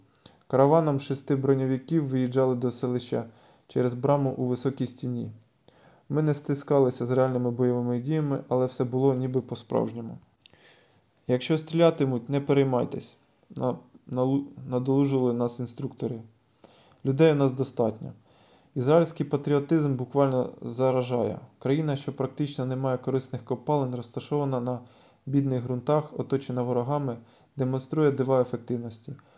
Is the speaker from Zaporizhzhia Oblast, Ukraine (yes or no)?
no; Kharkiv, Kharkiv Oblast, Ukraine; як це відбувалося в моєму рідному Харкові